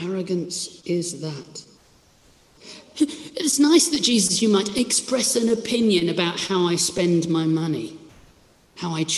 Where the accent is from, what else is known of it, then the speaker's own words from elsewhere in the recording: South West England, United Kingdom; accent: Cornish; I don't know how my Cornish accent is there. Sounding quite Dutch, I think.